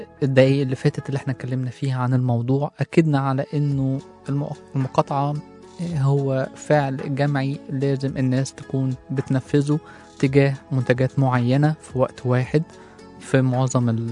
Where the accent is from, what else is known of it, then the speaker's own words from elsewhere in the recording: Egypt; وعشان المساحة دي موجودة عندنا في مصر